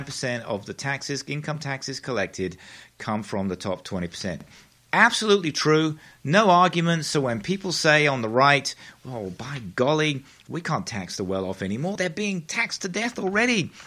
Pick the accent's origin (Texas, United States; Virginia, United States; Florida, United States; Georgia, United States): Texas, United States; accent: Texas; Now, as you can tell by my heavy Texas accent, I am an American and most importantly, I actually am an independent.